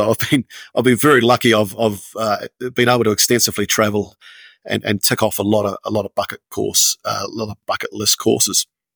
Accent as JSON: {"language": "English", "country": "Ireland", "said": "well, being an Irishman, you'll probably know a little bit, you know, going onto country roads."}